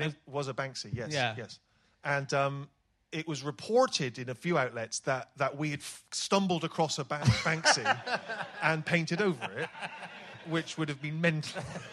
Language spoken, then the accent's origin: English; Bristol, South West England, United Kingdom; when I was a kid growing up in Bristol, never thought I'd be talking